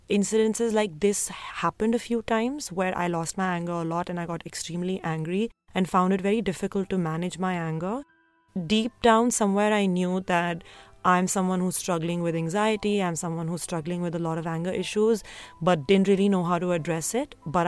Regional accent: Delhi, India; I grew up in Delhi in a very loving and close-knit family

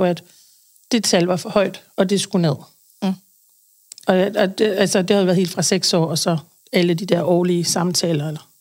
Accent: Aarhus, Central Denmark Region, Denmark; now in Odder, Denmark; Jeg er fra Aarhus, oprindeligt. Har boet der det meste af mit liv. Så har jeg lige været oppe og runde Aalborg og bor i Odder nu.

